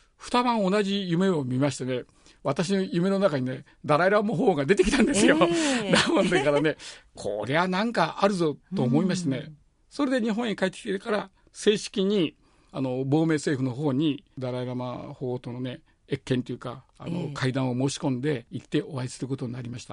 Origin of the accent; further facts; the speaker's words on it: India; チベット2世になりますね。亡命政府が出てから、 インドで生まれて育ってますからね、